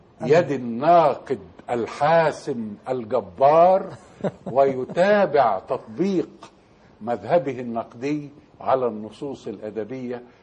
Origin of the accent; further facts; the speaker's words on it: Egypt; الطبيعة في قريتنا تقع عند ملتقى النيل بالبحر الأبيض، فهي برزخ بين ماءين، ماء عذب هو ماء النيل، وماء ملح أجاج هو ماء البحر.